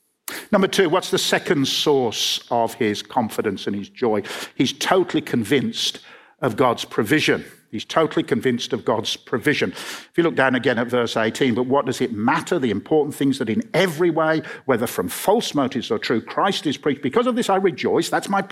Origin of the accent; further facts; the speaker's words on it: Birmingham, West Midlands, United Kingdom; I'm a Christian and I come from Birmingham